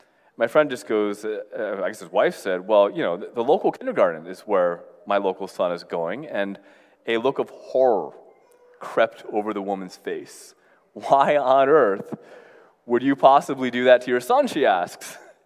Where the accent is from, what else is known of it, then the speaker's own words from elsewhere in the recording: New York, United States; I am from New York. Aside from going to school for a little bit, I think I've lived within the FM broadcast radius of the Empire State Building for, aside from a couple years in school again, for almost all my life.